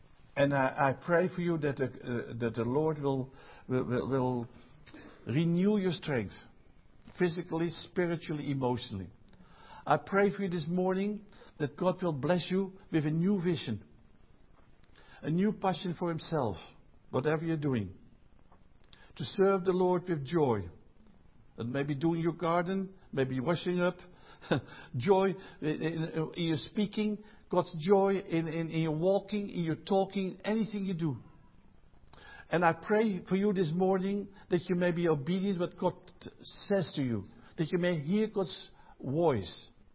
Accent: Netherlands; English is a second language; now in France; Because, honestly, I come from Holland originally. Became a Christian there.

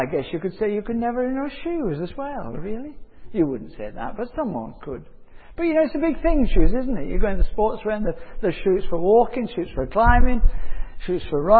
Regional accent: Yorkshire and the Humber, United Kingdom; I could go to my hometown in Yorkshire, where the two towns I've lived in down the south

